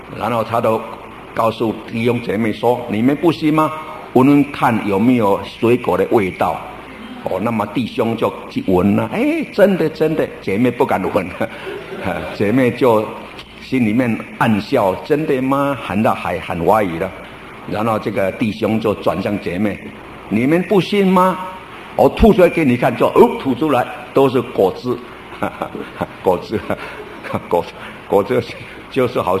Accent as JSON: {"language": "Chinese", "country": "China", "said": "我们中国人呐，灵跟魂的观念不清楚"}